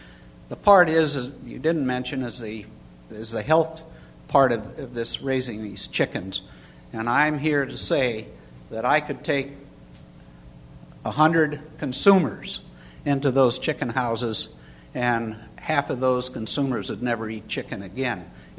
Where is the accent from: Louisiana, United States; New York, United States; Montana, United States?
Montana, United States; I'm a rancher from Montana, cattle rancher.